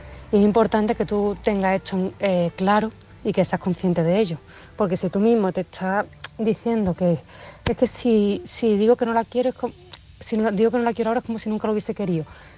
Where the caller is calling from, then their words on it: Málaga, Andalusia, Spain; de Málaga